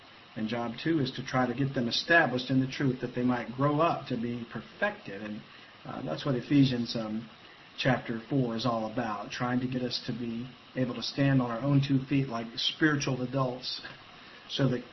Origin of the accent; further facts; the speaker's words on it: Louisiana, United States; I'm from Louisiana. Sometimes I'm a little slow on the uptake.